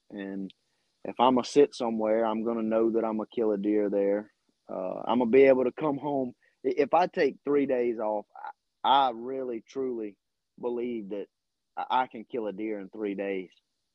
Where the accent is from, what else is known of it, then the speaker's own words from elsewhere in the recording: Jacksonville, Florida, United States; born there; That's where I was actually born. I was born in Jacksonville.